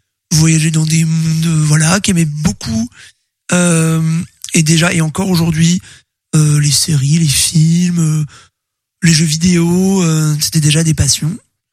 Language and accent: French; Le Lion-d'Angers, Pays de la Loire, France; J'ai grandi au Lyon d'Angers.